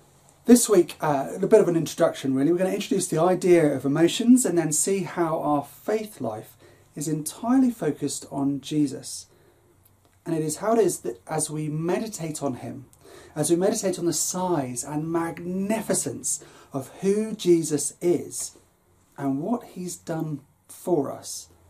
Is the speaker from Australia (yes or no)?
no; United Kingdom; But I'm British and you're a C of E vicar, Dave.